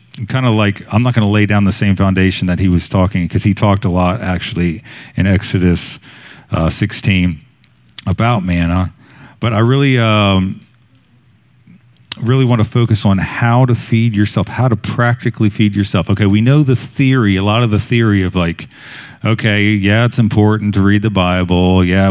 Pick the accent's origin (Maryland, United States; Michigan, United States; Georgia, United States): Maryland, United States; now in Wilmington, United States; I'm originally from Maryland